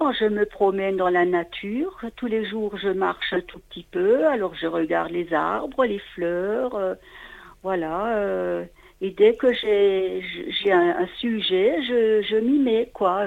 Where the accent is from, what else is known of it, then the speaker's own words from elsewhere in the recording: Molsheim, Grand Est, France; first language Alsatian; French is a second language; c'était sur Strasbourg et aussi... près de chez moi, Molsheim. Voilà, disons que ma langue maternelle, c'est l'alsacien et nous avons appris le français à l'école.